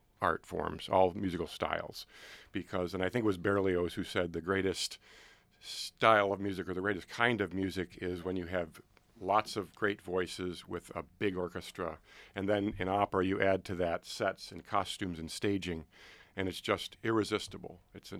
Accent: Orchard Park, New York, United States; I grew up in Orchard Park outside of Buffalo.

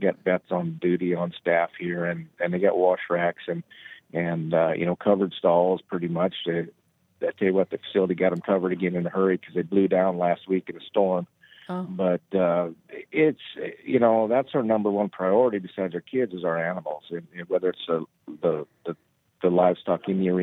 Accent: South Dakota, United States; it's probably saddle bronc riding because I'm from South Dakota.

